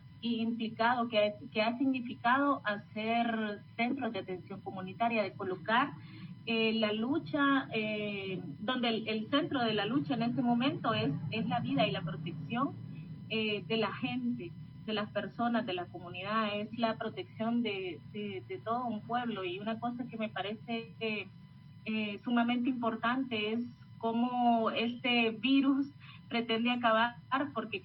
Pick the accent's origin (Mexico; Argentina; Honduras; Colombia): Honduras; venimos viviendo como pueblo hondureño